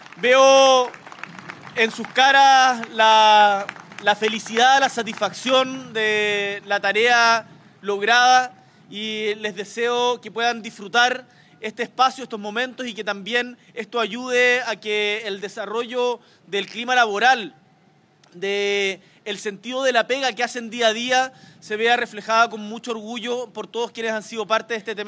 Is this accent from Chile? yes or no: yes; Chile; en la medida en que nos unimos como chilenos y chilenas podemos sacar grandes desafíos adelante